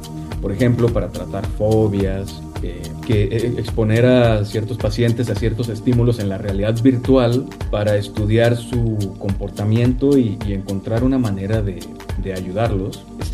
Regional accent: Monterrey, Nuevo León, Mexico; now in Guadalajara, Mexico; Yo soy originario de Monterrey, pero actualmente radico en Guadalajara.

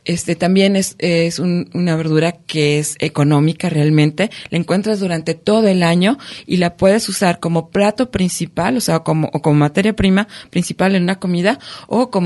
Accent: Durango, Mexico; Y acá en mi tierra, en Durango, se hace una especie de barbacoa

